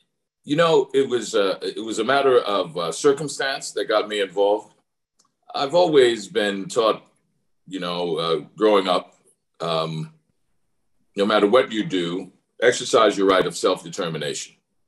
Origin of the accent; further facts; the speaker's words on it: New Orleans, Louisiana, United States; I'm from New Orleans. The city was destroyed.